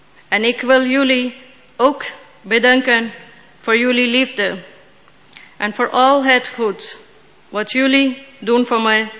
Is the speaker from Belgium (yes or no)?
no; Pakistan; Dutch is a second language; moved away as an adult; now in Netherlands; Ik kom uit Pakistan. Sinds juli 2017 woon ik in Nederland bijna 7 jaar.